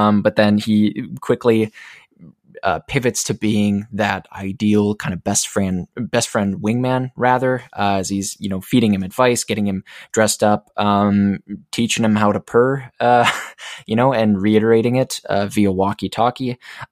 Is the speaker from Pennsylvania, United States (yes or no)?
no; Minnesota, United States; I'm from Southeastern Minnesota.